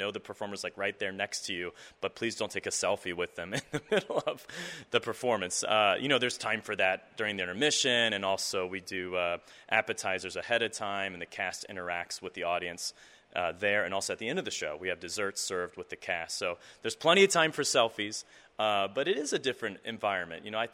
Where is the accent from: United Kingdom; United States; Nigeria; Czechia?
United States; Apopka, Florida; Again, I grew up in Apopka, Florida.